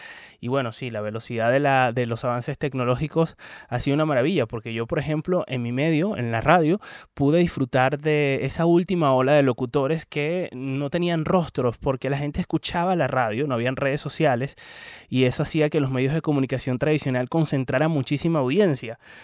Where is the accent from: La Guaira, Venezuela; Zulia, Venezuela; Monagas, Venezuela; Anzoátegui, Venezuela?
Anzoátegui, Venezuela; Puerto La Cruz; empezando la universidad además, en mi ciudad natal, Puerto La Cruz, en Venezuela.